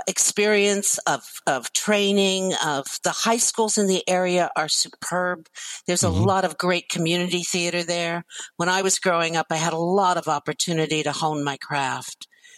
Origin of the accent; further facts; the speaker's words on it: Canton, Ohio, United States; I was born in Canton, Ohio, where you yes. are.